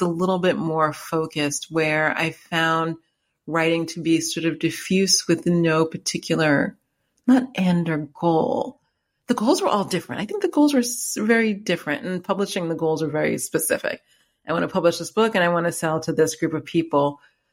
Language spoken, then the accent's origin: English; New York, United States; now in Los Angeles, United States; I'm from New York, so yeah.